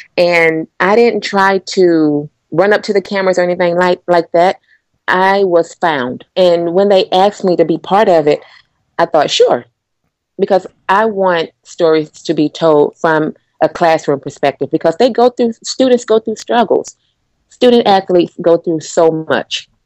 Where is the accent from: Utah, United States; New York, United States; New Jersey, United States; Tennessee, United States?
Tennessee, United States; Chattanooga; moved away as an adult; also born or lived in Atlanta; I'm born and raised Chattanooga, Tennessee, but I'm coming here from Atlanta, Georgia. So I lived in Atlanta probably about 13, 14 years.